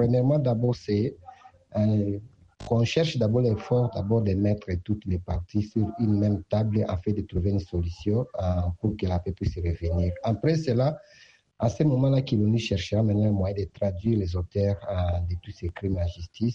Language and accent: French; Bunia, Ituri, DR Congo; Je suis de la République démocratique du Congo dans la ville de Bunia.